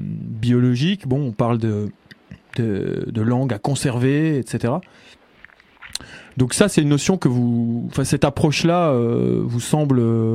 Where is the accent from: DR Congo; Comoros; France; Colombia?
France; en fait on n'en a plus vraiment chez nous, en France